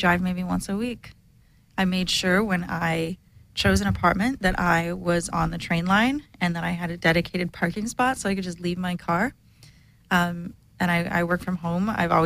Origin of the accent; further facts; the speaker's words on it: Grand Rapids, Michigan, United States; Yeah, I mean we're from Michigan, so.